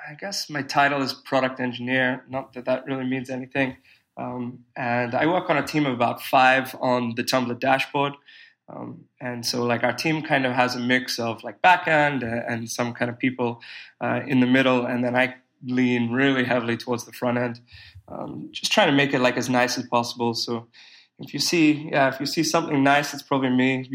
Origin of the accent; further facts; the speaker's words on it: Australia; accent: Australian; now in New York, United States; I've been here for 3 years now, which is a fair amount of time, enough of my accent to go from Australian to strange.